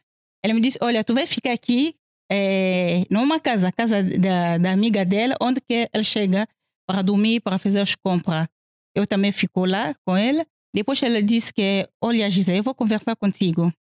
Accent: DR Congo; now in Portugal; Eu saí do Congo e depois passou Congo Brazzaville. Congo Brazzaville e depois Mali, entrou Mali. Mali, Algéria. Algéria, Marrocos.

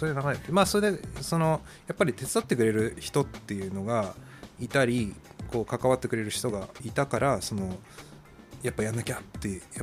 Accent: Tokyo, Japan; 東京育ちだからかもしれないけど、そういう感覚はあるかな。

